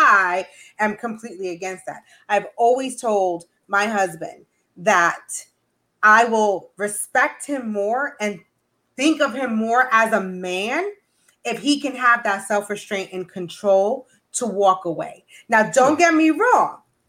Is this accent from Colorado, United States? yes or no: no; New York, United States; See, I come from, you know, I was born and raised in the Bronx. I am of Hispanic descent